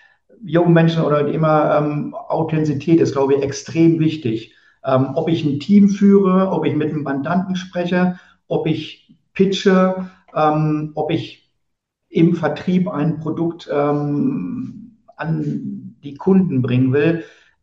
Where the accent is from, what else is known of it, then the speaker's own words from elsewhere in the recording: Hamburg, Germany; ich habe hier als Hamburger Jung was aufgebaut